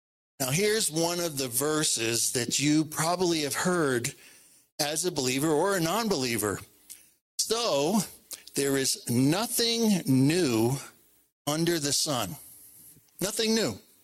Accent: New Jersey, United States; now in New Mexico, United States; I'm from New Jersey. We live in New Mexico.

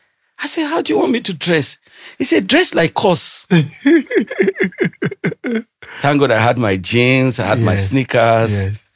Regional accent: Benue, Nigeria; I'm a Benue son to the core. I'm from Idoma tribe.

